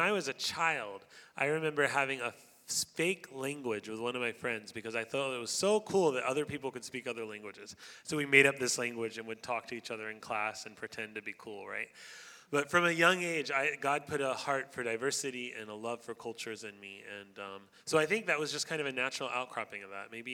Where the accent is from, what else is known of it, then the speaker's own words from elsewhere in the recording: Florida, United States; now in Japan; I grew up in Central Florida, close to Mickey Mouse, Disney World, and I received a call to missions, and so my family is in Japan.